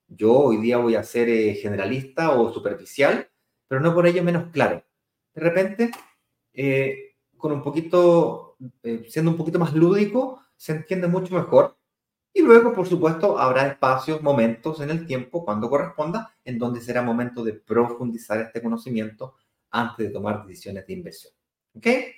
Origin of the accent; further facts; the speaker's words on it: Chile; now in Brazil; yo vivo en Brasil, pero invierto en Chile. Soy chileno, obviamente, nacido y vivido en Chile, y yo vivo acá porque soy casado con una hermosísima y maravillosa mujer brasilera.